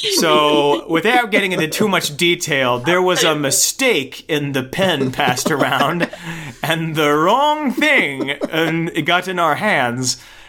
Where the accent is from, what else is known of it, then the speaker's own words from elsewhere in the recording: Puerto Rico; my home country of Puerto Rico